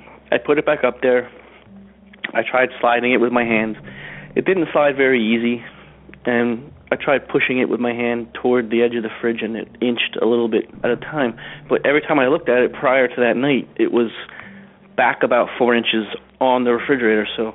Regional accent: New Jersey, United States; I'm from New Jersey.

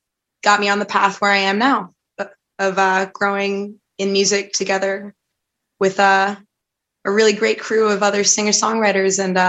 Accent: Baltimore, Maryland, United States; I lived in other places. Like I'm from Baltimore. I went to college in Pittsburgh.

